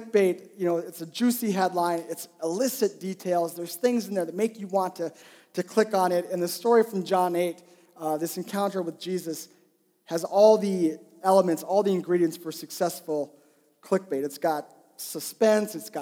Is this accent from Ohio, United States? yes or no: no; North Dakota, United States; Now, where I'm from, I grew up in North Dakota. Where I'm from, that's a hockey rink, okay? We flood our backyards and put, you know, hockey rinks there.